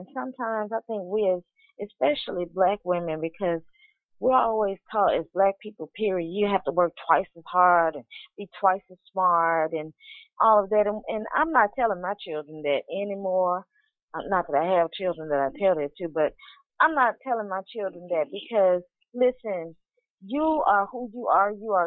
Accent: Memphis, Tennessee, United States; sometimes I rag my hometown, but one thing I can say about Memphis, Tennessee

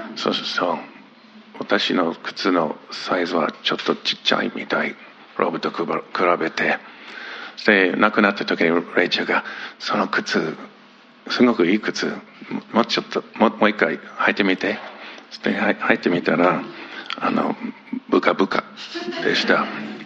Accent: Yokohama, Kanagawa, Japan; moved away as an adult; 同じ横浜育ち、そして国際学校卒業してアメリカに行って、そしてミシガンとテキサスとカリフォルニア行きました。

